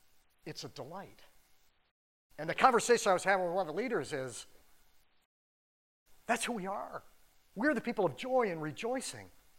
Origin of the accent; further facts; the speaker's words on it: California, United States; And I was from Southern California, so that's kind of a reach to like jet home for like a 3-day weekend for Easter.